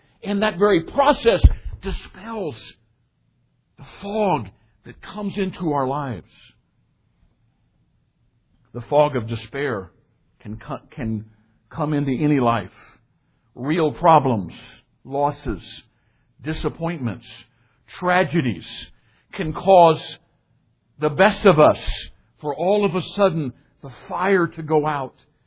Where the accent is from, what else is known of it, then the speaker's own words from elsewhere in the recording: United States; I grew up on the Mississippi River.